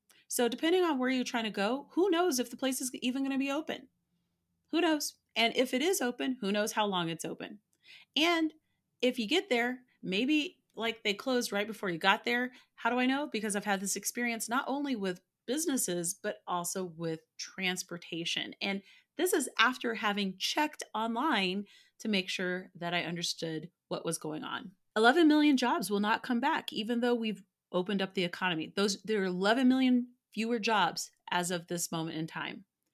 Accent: United States; for the first time in my life as an American, I experienced being pitied because of the country that I'm from.

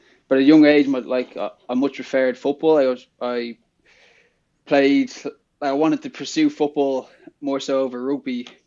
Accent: Dublin, Leinster, Ireland; I grew up in Blackrock, so in Dublin.

